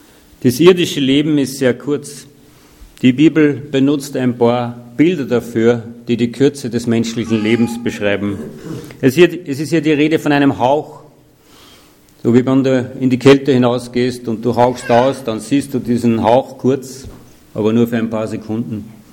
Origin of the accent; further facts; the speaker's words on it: Andorf, Upper Austria, Austria; Manchmal gehe ich am Friedhof spazieren in meinem Heimatort in Andorf